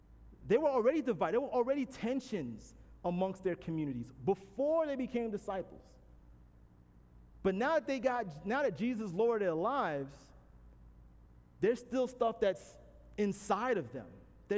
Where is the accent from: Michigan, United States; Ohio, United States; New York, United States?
New York, United States; born there; You know, I was born in New York. You know, it's a melting pot of all kind of immigrants.